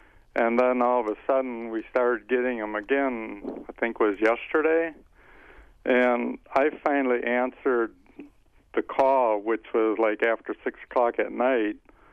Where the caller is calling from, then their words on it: La Crosse, Wisconsin, United States; Yeah, I'm calling from La Crosse